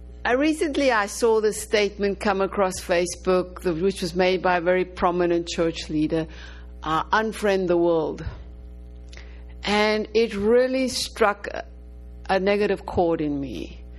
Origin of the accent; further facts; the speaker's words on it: Virginia, Free State, South Africa; now in Roanoke, United States; Marlene, I come from Roanoke, Virginia.